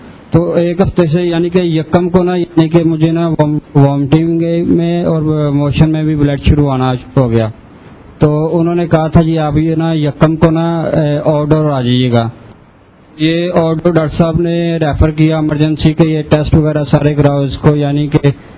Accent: Sialkot, Punjab, Pakistan; اور میں سیالکوٹ سے آیا ہوں.

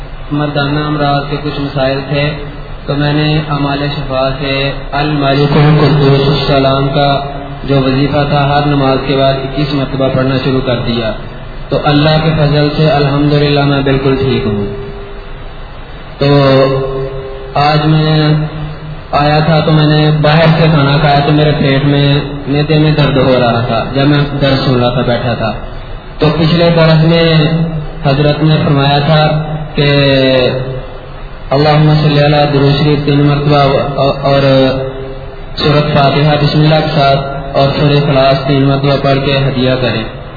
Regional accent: Sialkot, Punjab, Pakistan; میں سیالکوٹ سے آیا ہوں.

